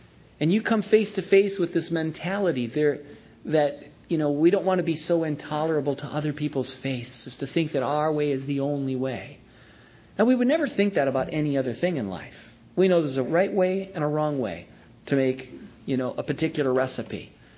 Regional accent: United States; they immediately knew I was from the U.S. by my accent and asked why I was here.

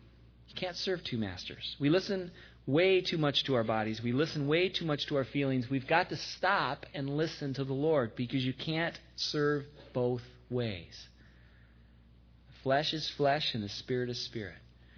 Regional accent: Michigan, United States; I grew up in Michigan. We had to have the certain gallon size of a container

